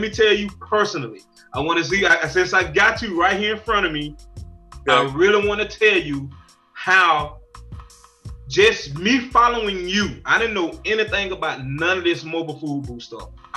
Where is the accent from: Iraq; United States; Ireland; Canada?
United States; Florida; I'm from Florida. I'm from down bottom. I know you probably heard of West Palm Beach and you know all of that. I'm from Western Palm Beach County. I'm from a place called Muck City.